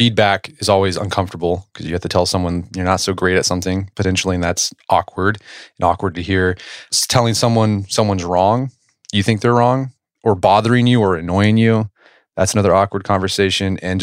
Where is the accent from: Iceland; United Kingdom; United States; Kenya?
United States; Oklahoma; You know, I grew up in Oklahoma, so sort of the Midwest.